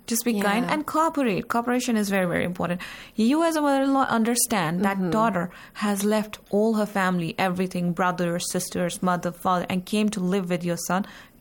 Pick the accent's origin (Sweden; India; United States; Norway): India